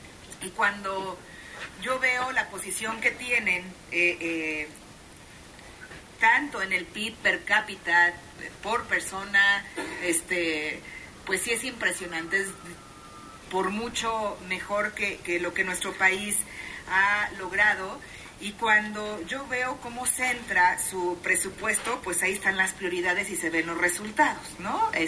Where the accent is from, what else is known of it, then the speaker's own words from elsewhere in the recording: Guanajuato, Mexico; Soy de Guanajuato